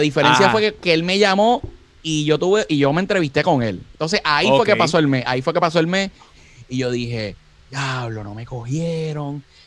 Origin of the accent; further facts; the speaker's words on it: Fajardo, Puerto Rico; Yo soy de Fajardo.